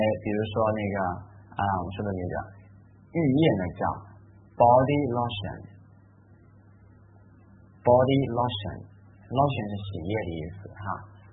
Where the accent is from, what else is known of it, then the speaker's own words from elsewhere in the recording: China; 但是我们中国人有没有人把空调叫空气调节器呢？